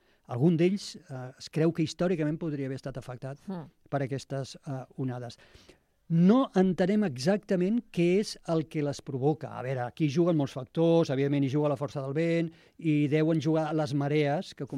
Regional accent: Tarragona, Catalonia, Spain; Jo soc de Tarragona, jo soc d'entorn marí.

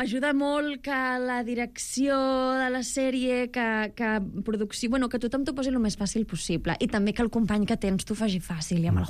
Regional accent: Barcelona, Catalonia, Spain; les dues som de Barcelona... i vivim a Barcelona

